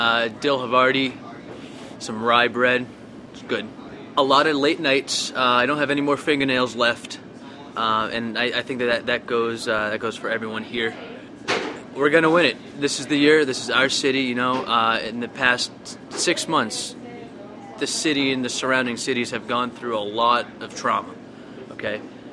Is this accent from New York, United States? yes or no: no; Nashua, New Hampshire, United States; I'm from Nashua, born and raised.